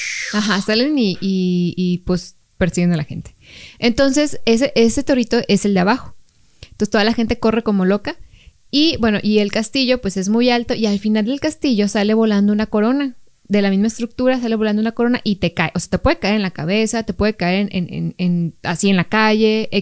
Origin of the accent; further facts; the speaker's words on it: Mexico; Entonces acá en México y acá en mi pueblo, bueno, allá en mi pueblo, porque no vivo en mi pueblo